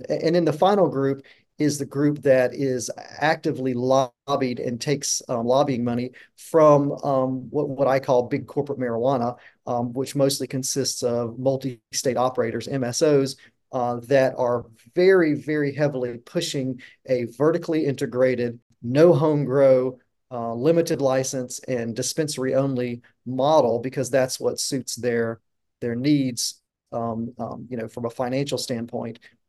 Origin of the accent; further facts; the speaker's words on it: North Carolina, United States; You know, we had in my home state of North Carolina, we just had a phenomenal hemp bill that had a lot of momentum